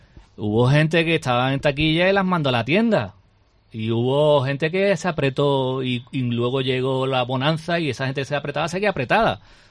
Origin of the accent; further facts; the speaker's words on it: Málaga, Andalusia, Spain; Yo siempre lo dije, que como malagueño estaba en contra de la cesión de esos terrenos, los mejores de la ciudad